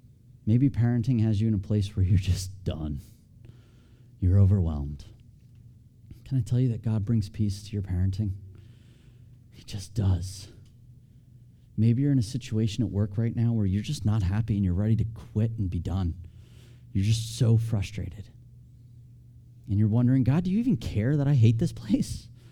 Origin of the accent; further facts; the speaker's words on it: New Jersey, United States; I think about this from growing up near the Jersey Shore going often.